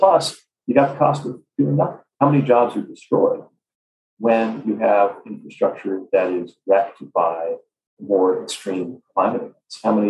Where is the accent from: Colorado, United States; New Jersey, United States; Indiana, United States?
Indiana, United States; South Bend; My hometown of South Bend was a company founded for Studebaker back when that was a major automaker